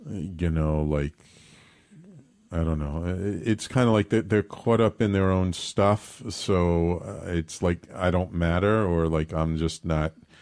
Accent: Bronx, New York, United States; So what I see is in the living room of the house I grew up in the Bronx, my father is reading the New York Times in his chair, the paper up, like you can't even see him.

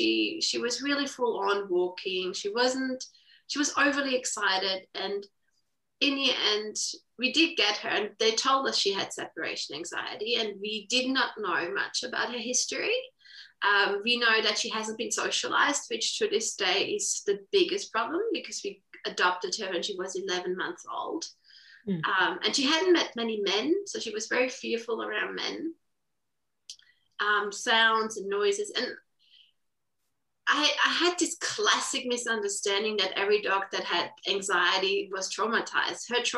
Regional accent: Austria; English is a second language; now in Australia; I moved from Austria, Europe to Australia about 10, 11 years ago. And my husband and I were working really hard and, you know, trying to find food. He's Australian, but I found I was quite lonely here in Australia.

